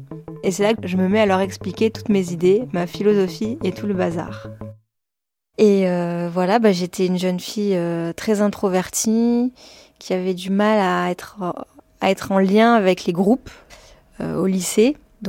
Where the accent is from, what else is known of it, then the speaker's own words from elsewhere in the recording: Avignon, Provence-Alpes-Côte d'Azur, France; born there; Je suis un être humain, une athée baptisée catholique, née dans le Vaucluse à Avignon, le 2 mai 1992. Je suis française par conséquent.